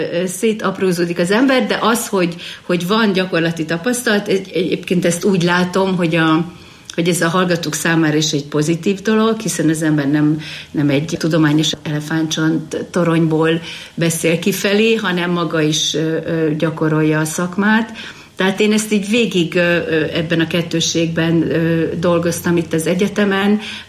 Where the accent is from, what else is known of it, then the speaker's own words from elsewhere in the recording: Sátoraljaújhely, Borsod-Abaúj-Zemplén, Hungary; born there; Ugye én Sátoraljóújhelyen születtem, két testvérem van, egy nővérem és egy bátyám